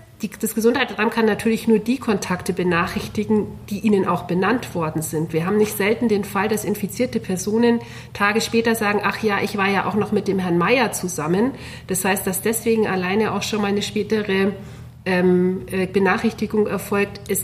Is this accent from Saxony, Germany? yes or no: no; Bavaria, Germany; now in Augsburg, Germany; Aber natürlich steckt auch noch viel Allgäuerin in mir.